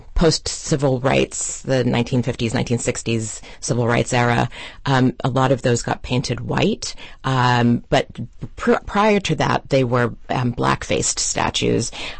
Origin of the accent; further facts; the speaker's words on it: New Jersey, United States; also born or lived in New York / Connecticut / Atlanta / Philadelphia; So I lived in New Jersey. That was my first thought, that I grew up in New Jersey, but I was born in New York, and I lived in Connecticut, and I lived in Atlanta for a year.